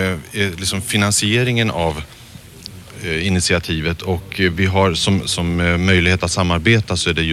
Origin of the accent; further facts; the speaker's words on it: Stockholm, Stockholm County, Sweden; Jag är stockholmare som har flyttat in för 3 år sedan och det här går inte att jämföra.